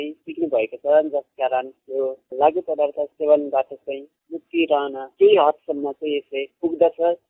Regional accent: Gandaki Province, Nepal; मेरो घर नलपुर जिल्लामा पर्छ।

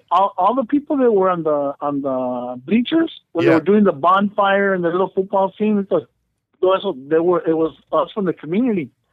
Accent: Huntington Park, California, United States; I grew up in Huntington Park.

